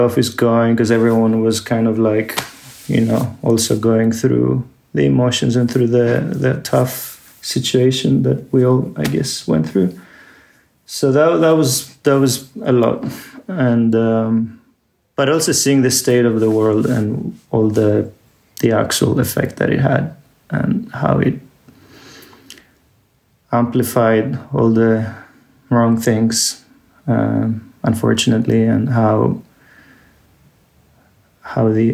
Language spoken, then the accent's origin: English; Athens, Attica, Greece; I mean, Athens is my hometown, and I have a small apartment here to always come back